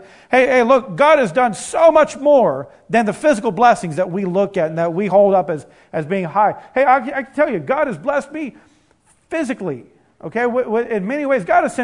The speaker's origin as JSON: {"language": "English", "town": "Ada", "region": "Oklahoma", "country": "United States", "tie": "born or raised there", "also_born_or_lived": "Broken Arrow", "said": "I say that I grew up down in Ada, Oklahoma. And because I guess that's where I went lived in my childhood days. But I grew up at Broken Arrow. I moved there when I was 19."}